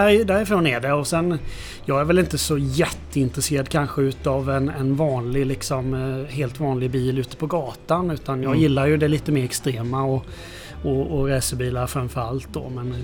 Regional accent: Kalmar, Kalmar County, Sweden; Jag är från Kalmar från början.

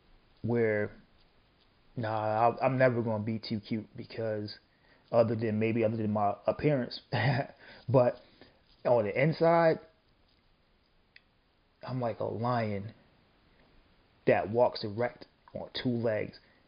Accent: Northeast, United States; I was born and raised in the Northeast of the United States, but my family is deep-rooted in the South, Southeast.

